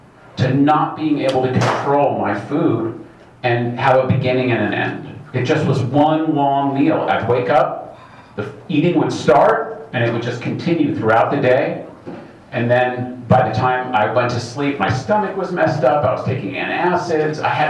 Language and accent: English; Camarillo, California, United States; I'm from Camarillo. I came up today, so it's not that far.